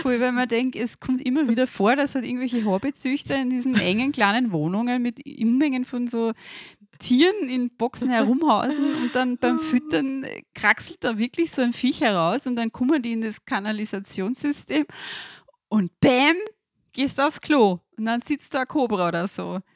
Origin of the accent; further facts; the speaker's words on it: Austria; dann ist das, glaube ich, bei uns in Österreich nur eine der leichtesten Versionen, um sich da so naturverbunden zu fühlen.